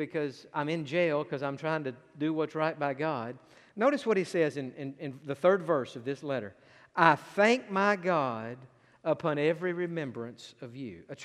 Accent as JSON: {"language": "English", "town": "Atlanta", "region": "Georgia", "country": "United States", "said": "we're from the Atlanta, Georgia area, and when you live that far off, you know your church family in Texas can't all drive or fly to Atlanta for the funeral."}